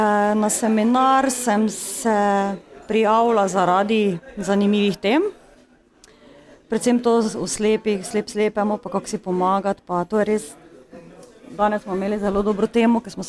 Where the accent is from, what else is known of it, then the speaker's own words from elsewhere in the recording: Grušova, Drava, Slovenia; iz Grušove, iz Medobčinskega društva slepih in slabovidnih v Mariboru.